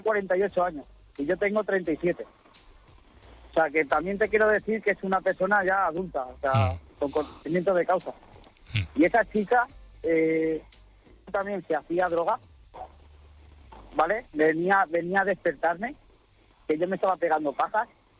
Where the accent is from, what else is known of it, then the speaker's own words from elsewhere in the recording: Valencian Community, Spain; Soy de la Bahía de Sol de Castellón, pero trabajo al lado de la playa de Moncofas.